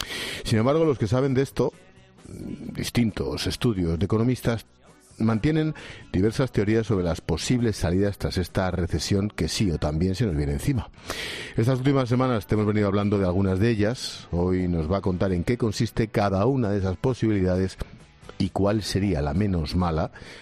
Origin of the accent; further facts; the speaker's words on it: Tres Cantos, Community of Madrid, Spain; ha sido alcalde de Tres Cantos durante mucho tiempo, que es mi pueblo.